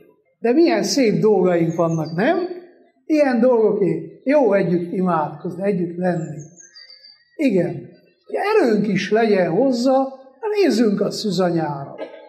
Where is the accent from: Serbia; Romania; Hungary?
Romania; Székely Land; de Székelyföldön, ahol én felnőttem, lépten nyomon vannak ilyen patakok.